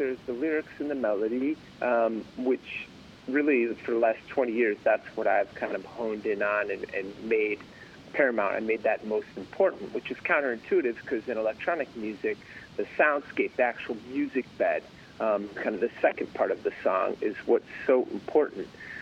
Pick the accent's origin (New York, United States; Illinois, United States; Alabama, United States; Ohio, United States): Illinois, United States; Chicago; now in California, United States; I was a kid growing up in Chicago. I thought everybody was into house music like we were.